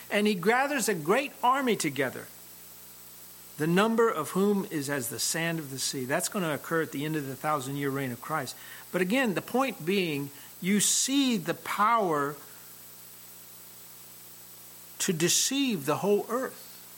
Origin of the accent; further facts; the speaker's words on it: Dallas, Texas, United States; I came from Dallas, Texas.